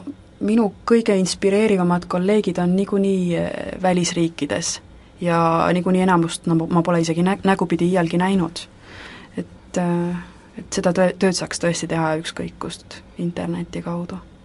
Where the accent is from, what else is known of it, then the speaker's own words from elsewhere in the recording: Saue, Harju County, Estonia; ma olin ikka pigem selline väga linnakeskne, kes ihaldas kesklinnas elamist, sest ma kunagi pärinen Saualt.